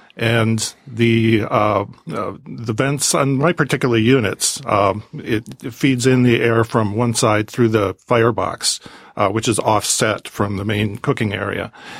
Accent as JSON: {"language": "English", "region": "Wisconsin", "country": "United States", "said": "I'm originally from Wisconsin."}